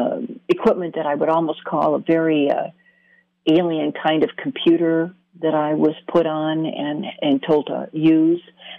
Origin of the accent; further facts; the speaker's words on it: Michigan, United States; And I grew up in Michigan, very wooded area, and we were driving in Metro Park one evening